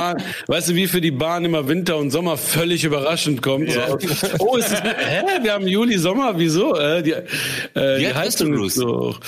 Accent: Essen, North Rhine-Westphalia, Germany; Ich bin Essener. Ich bin ja aus Essen ja. City.

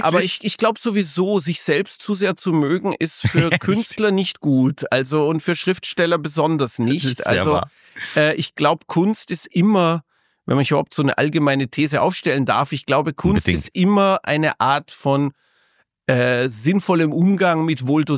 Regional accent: Austria; genau, wobei als Niederösterreicher komme ich nicht durch, aber zumindest als Österreicher

